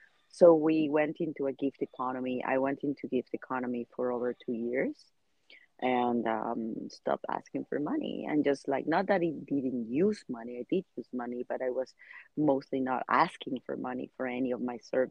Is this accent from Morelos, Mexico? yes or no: yes; Tepoztlán, Morelos, Mexico; I started a mutual credit currency in my hometown in Tepoztlán that still exists.